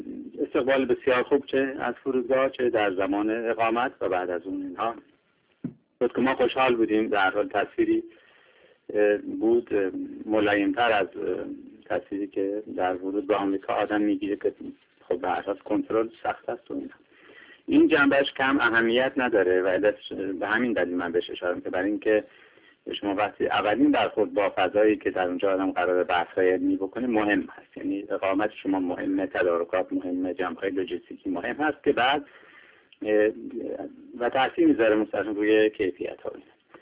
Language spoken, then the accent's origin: Persian; Iran; now in Sweden; من یک مقدار به عنوان یک ایرانی اونجا دلخوش شدم